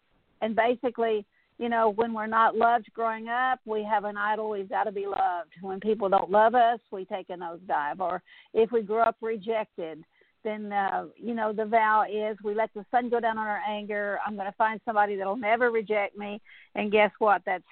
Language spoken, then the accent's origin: English; Texas, United States; You know, I grew up in South Texas, and I didn't, in where I grew up, there was mesquite trees and sparrows, and I never saw the beautiful birds that like I see in East Texas